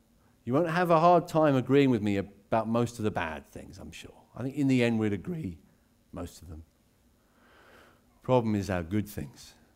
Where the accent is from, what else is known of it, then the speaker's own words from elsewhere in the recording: England, United Kingdom; We're English. Well, I'm English, sorry.